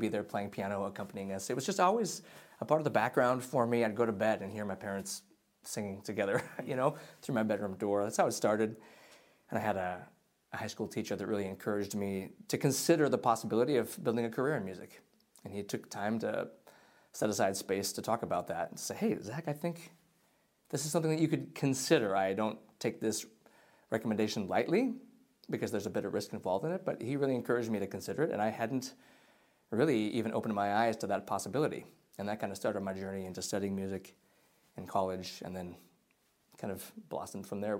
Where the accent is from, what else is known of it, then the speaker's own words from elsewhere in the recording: Minnesota, United States; Well, I'm a drummer from Minnesota, live in Minneapolis.